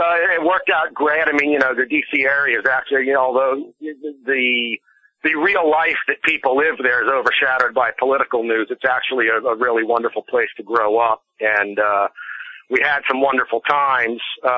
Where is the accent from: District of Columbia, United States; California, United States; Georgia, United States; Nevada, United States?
District of Columbia, United States; Washington; moved away as an adult; now in China; And you can imagine, growing up in Washington, D.C. during the Cold War, you have very specific images of what China, the sleeping dragon, must be like